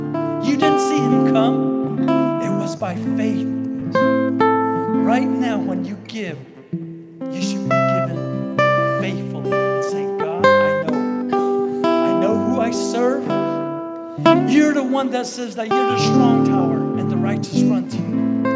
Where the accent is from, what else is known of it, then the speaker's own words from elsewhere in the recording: Southwest, United States; I'm from the Navajo Reservation. I'm a full-blooded Navajo Indian.